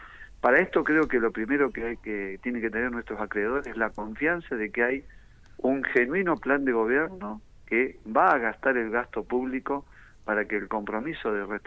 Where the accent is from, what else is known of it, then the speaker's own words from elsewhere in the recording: Río Negro, Argentina; a pesar de la gran carga impositiva que pagamos los rionegrinos, como cualquier argentino